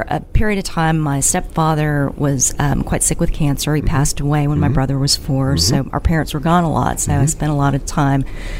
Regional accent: Dallas, Texas, United States; I grew up in the Dallas area, and, you know, succinctly remember, you know, even as far up as high school where the classes are quite large, there were probably only 3 Asians in my class.

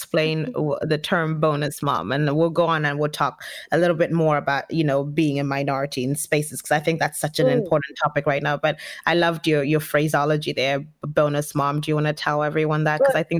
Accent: Zambia; now in London, United Kingdom; I know I struggled when I first came to the UK. You know, I'm from Zambia originally, and you know, it's taken me a while to get into the flow of things

